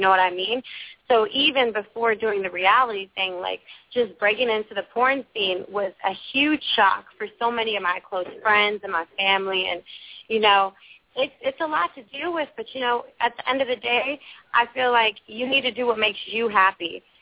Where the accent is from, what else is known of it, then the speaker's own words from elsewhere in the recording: Milwaukee, Wisconsin, United States; now in Los Angeles, United States; Well, to be honest, I'm not originally from Los Angeles. I'm from Wisconsin. I'm from Milwaukee, Wisconsin, so I'm from the Midwest.